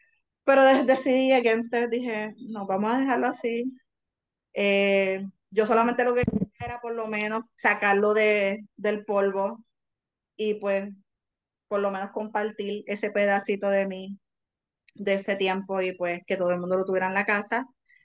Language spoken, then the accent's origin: Spanish; Puerto Rico; si somos autores puertorriqueños, pues yo sé que muchos, no solamente somos autores puertorriqueños, sino también somos lectores que solamente leemos en español.